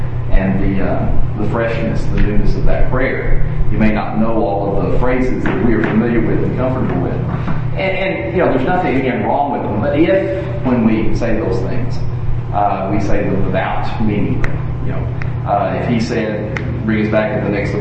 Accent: Odessa, Texas, United States; he was passed from this earth a number of years ago when I was growing up in Odessa.

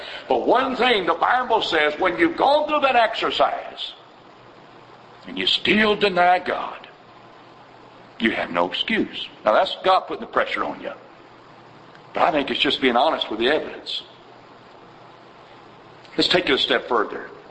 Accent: Dallas, Texas, United States; born there; I was born in Dallas. Born in a hospital that burned down.

